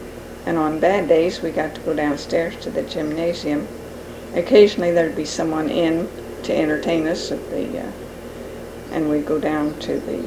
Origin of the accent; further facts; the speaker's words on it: Decatur, United States; I was born and raised in Decatur.